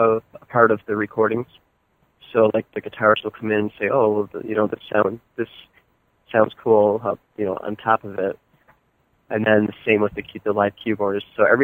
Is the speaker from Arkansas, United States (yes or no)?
no; Buffalo, New York, United States; I grew up in Buffalo, and I really don't have a big following here.